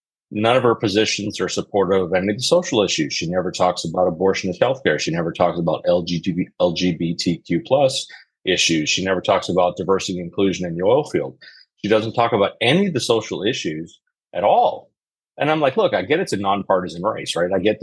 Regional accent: Pennsylvania, United States; now in Houston, United States; because I grew up in Pennsylvania, and there was a hell of a lot of difference between Republicans and Democrats in Pennsylvania.

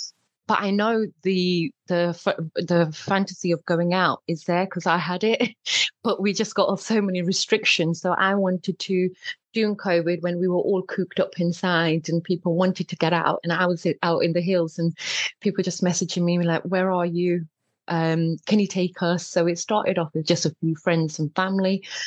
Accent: Oxford, South East England, United Kingdom; So originally I'm from Oxford. I grew up in a town. I mean, I would call it a village because it's very small. But I grew up in a town where there's no hills or mountains. It's just flatland, canals, farms.

